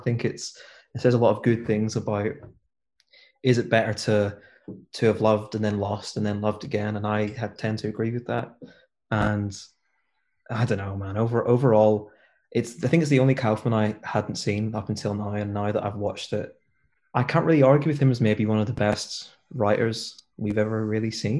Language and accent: English; Ireland; like I'm from Ireland, when I go home for Christmas